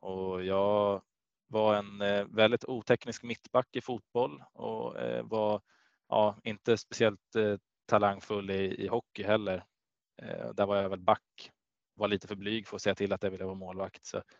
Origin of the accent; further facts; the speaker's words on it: Gävle, Gävleborg County, Sweden; Jag är från Gävle och där är hockey ja, stort.